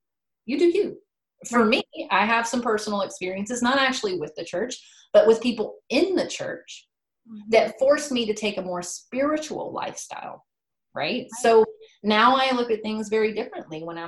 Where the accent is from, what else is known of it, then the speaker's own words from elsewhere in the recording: the South, United States; I am from the South. I was raised in a, you know, Church of Christ household. My grandfather was a preacher, you know, very, very strict.